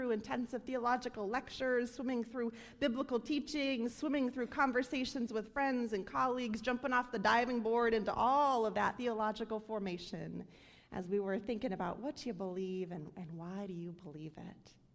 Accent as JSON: {"language": "English", "region": "Nebraska", "country": "United States", "said": "are the Nebraska Huskers, my home state."}